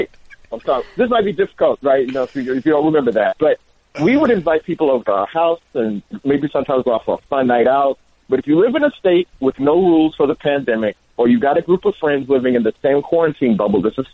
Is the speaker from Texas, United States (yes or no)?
yes; Texas, United States; I'm a Texan. I know most of y'all don't know how to make chili, man.